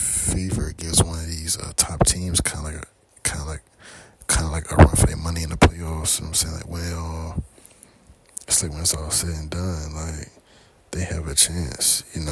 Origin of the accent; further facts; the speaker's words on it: Washington, District of Columbia, United States; Another player from the Washington Mystics, my hometown team, the Mystics